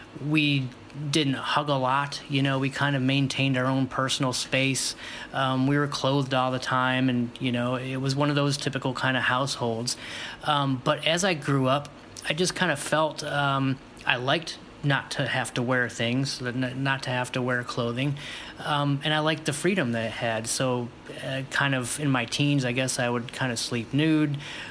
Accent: Cleveland, Ohio, United States; also born or lived in Fort Lauderdale, Florida; When I was very young, my parents moved us up to the Cleveland, Ohio area, and that's where I did most of my growing up until I was in my early 20s

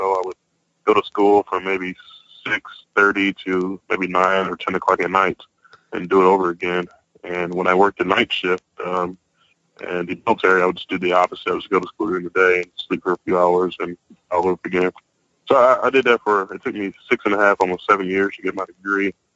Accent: Louisiana, United States; So those were some of the challenges that I faced growing up in Louisiana.

